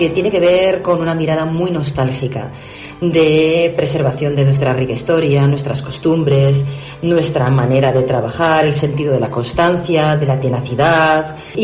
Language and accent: Spanish; Castilla-La Mancha, Spain; born there; Es un honor ser acogida por mi tierra natal como hija predilecta, porque hay una parte en mí que tiene mucho que ver con el carácter manchego.